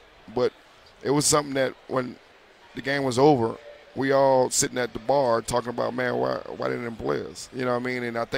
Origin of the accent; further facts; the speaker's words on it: New Orleans, Louisiana, United States; I'm from New Orleans, right?